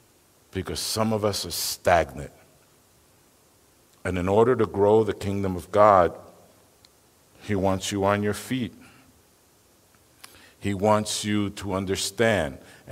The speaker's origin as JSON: {"language": "English", "town": "Bronx", "region": "New York", "country": "United States", "said": "because I'm from the Bronx. She's from New York, but I'm from the Bronx. It's even worse there."}